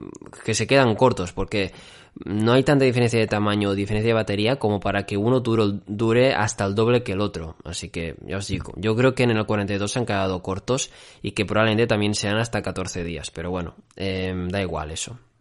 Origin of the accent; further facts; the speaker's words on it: Catalonia, Spain; Al igual que yo, España es mi país, Cataluña es mi tierra.